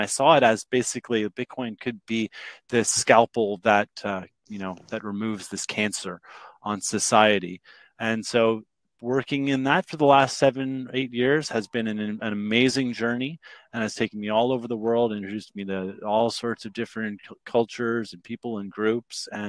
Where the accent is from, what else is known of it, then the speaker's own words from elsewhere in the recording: Ottawa, Ontario, Canada; You know, I grew up in Ottawa, loving that space and place.